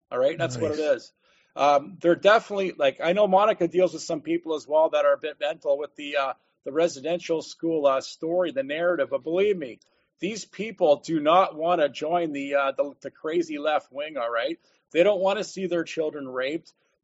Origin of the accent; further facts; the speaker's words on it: Canada; I'll get the back seat because I'm Canadian and I know what happened to our people.